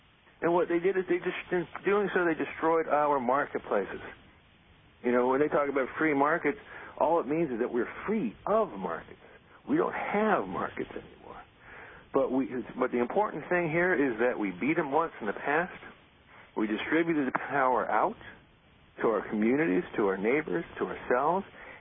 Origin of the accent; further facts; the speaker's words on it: Miami, Florida, United States; when I was growing up in Miami